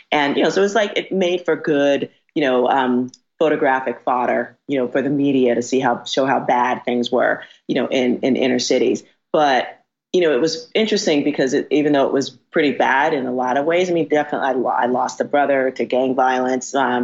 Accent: Bronx, New York, United States; Because it's because I grew up in the South Bronx, which at the time and still is considered, this urban, it's a ghetto, basically.

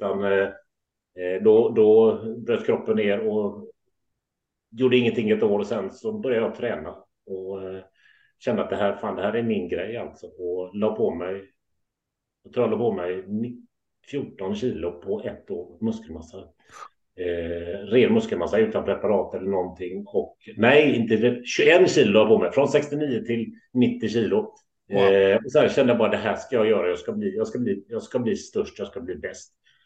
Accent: Gothenburg, Västra Götaland County, Sweden; 51 år från Göteborg, född och uppvuxen i Göteborg, bott i Kullavik, en liten bit utanför det havet.

